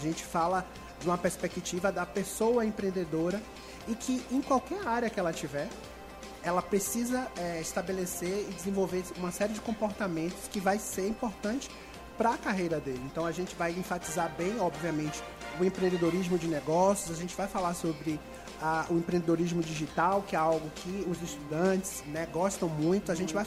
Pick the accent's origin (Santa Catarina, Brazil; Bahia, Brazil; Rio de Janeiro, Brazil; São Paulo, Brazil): Bahia, Brazil; Salvador; eu sou de Salvador, né?